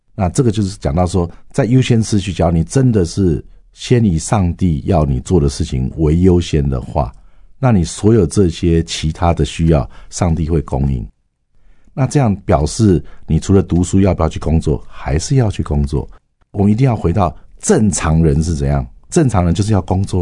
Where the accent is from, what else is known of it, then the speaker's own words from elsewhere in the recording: Taiwan; 可是因为我是台湾来的